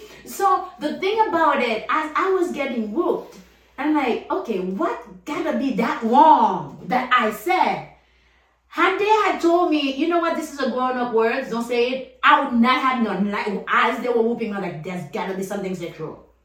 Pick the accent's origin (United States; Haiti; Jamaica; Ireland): Haiti; English is a second language; like we used to do growing up in Haiti, and people go cook for you and doing your laundries and doing everything for you.